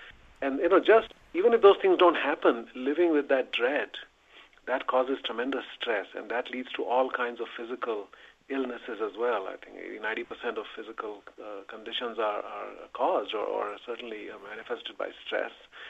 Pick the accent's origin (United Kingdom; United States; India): India; I'm originally from India, and one of the sort of darkest things about India is the caste system.